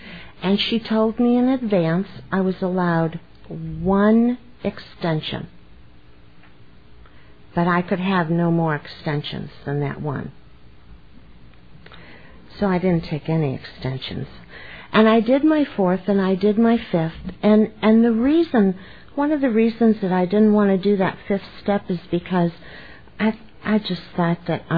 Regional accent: Myrtle Beach, South Carolina, United States; I'm a grateful member of the Al-Anon family groups, and I'm from Myrtle Beach, South Carolina.

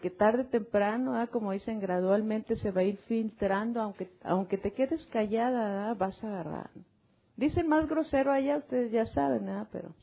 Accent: Tequila, Jalisco, Mexico; mi pueblo pichurriento es mundialmente conocido porque pues ahí hacemos el tequila. Ahí se inventó, ¿verdad? Y hacemos feliz a mucha gente todavía ahí en Tequila

